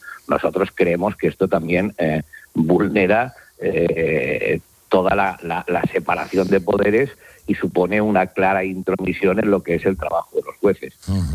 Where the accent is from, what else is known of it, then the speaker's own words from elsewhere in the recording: Catalonia, Spain; nosotros somos catalanes, tan catalanes o más